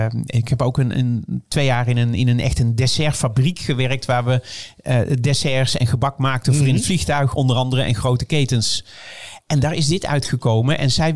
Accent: Netherlands; Want het officieel, wat wij verstaan onder high tea als Nederlanders, dat is feitelijk de afternoon tea.

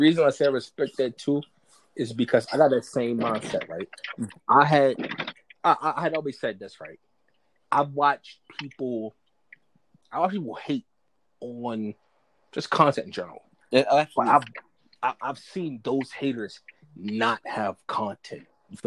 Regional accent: Baltimore, Maryland, United States; Because like I said, I come from Baltimore, so you feel me? I've seen some bad shit.

